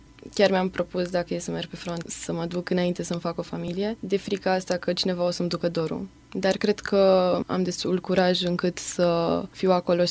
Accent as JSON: {"language": "Romanian", "town": "Brașov", "region": "Brașov County", "country": "Romania", "tie": "born or raised there", "said": "Vin din Brașov. Am absolvit Colegiul Național Andrei Șaguna, profil matematică-informatică."}